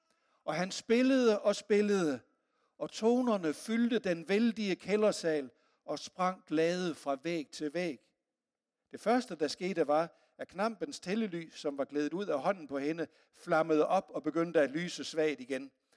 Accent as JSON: {"language": "Danish", "region": "West Jutland", "country": "Denmark", "said": "sådan som vestjyde, så var jeg sådan noget realistisk"}